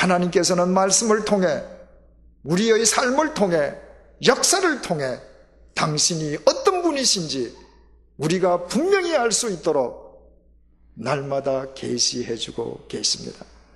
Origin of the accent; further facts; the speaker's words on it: South Korea; 제가 한국 사람이라는 사실을 알고 난 뒤에도 처음 제게 대해서 갖고 있던 편견을 버리지 못하기 때문에